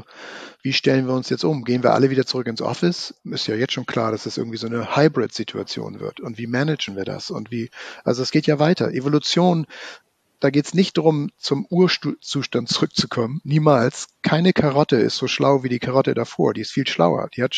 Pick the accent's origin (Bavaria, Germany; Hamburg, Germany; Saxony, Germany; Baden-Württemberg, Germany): Hamburg, Germany; moved away as an adult; also born or lived in San Francisco, United States; weil ich ja damit aufgewachsen bin als Hamburger, selbst nach 20 Jahren San Francisco